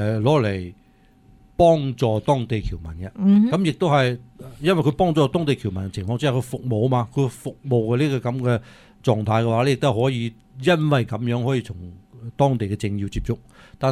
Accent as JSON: {"language": "Cantonese", "country": "China", "said": "作為呢、這個作为中国人的一员哈，"}